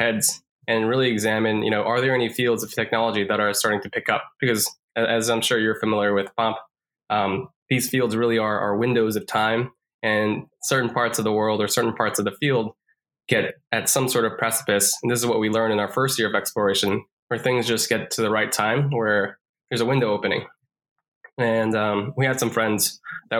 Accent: Texas, United States; also born or lived in Korea; So I grew up in Texas, spent a lot of time in Korea growing up, and then moved back to Texas.

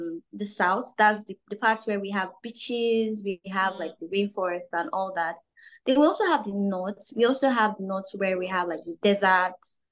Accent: Lagos, Nigeria; now in Ibadan, Nigeria; I was born and bred in Lagos. I didn't want to leave Lagos.

